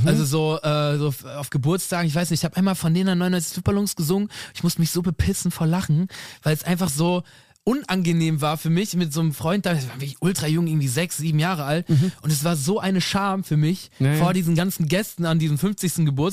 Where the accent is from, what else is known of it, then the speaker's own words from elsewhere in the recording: Dortmund, North Rhine-Westphalia, Germany; Ja, ich komme ja eigentlich aus Dortmund.